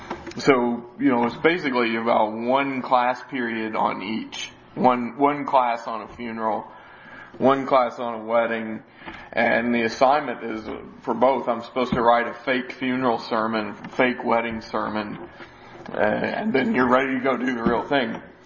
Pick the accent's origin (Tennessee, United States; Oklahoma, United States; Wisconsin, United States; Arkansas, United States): Arkansas, United States; Remember, I'm from Arkansas.